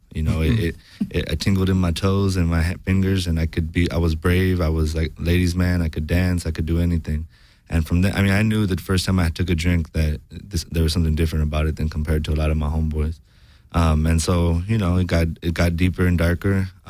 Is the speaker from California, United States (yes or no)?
yes; Santa Rosa, California, United States; also born or lived in Oxnard; I was born in Oxnard, California, where they worked the strawberry strikes, and then I grew up in Santa Rosa, California, where they organized in the grapes and unions there.